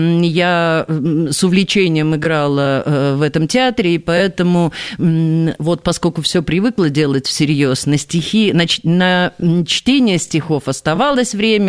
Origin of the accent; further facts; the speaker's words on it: Saint Petersburg, Russia; Я тут просто уже больше 20 лет живу на Петроградской стороне, хотя должна признаться, что это не мой родной район. Родилась я на Театральной площади, росла на Почтамской